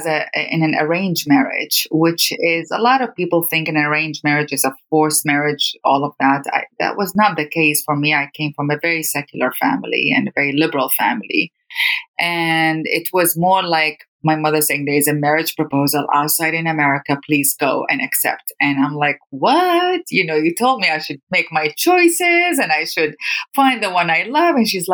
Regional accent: Iraq; You know, being from Iraq, I grew up in the Iran-Iraq war, and also we were not having access to international media.

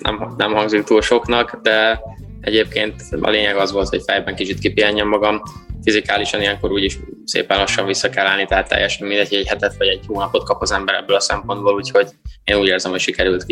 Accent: Szombathely, Vas, Hungary; Ilyen elég kosár szerető családban nőttem fel, ráadásul szombathelyiként

